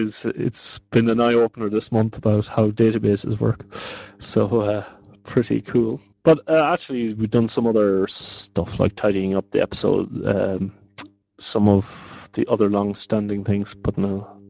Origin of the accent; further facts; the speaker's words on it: Ireland; now in Netherlands; Basically, I'm an Irish man living in the Netherlands.